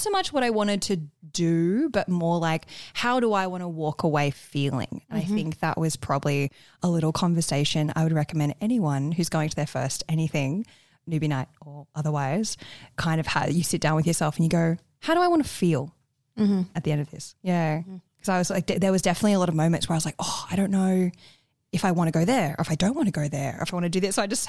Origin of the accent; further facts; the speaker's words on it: Australia; accent: Australian; I'm going to ask what they think in my very Australian accent.